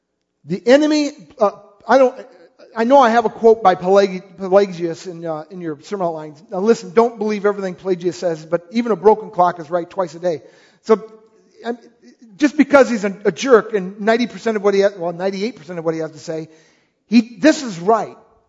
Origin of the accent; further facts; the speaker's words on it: United States; That's close as I get as an American.